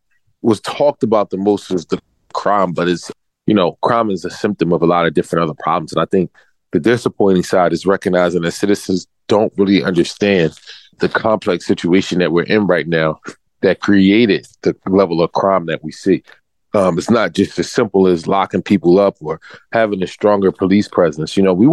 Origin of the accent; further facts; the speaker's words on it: Philadelphia, Pennsylvania, United States; So I grew up in Oakland.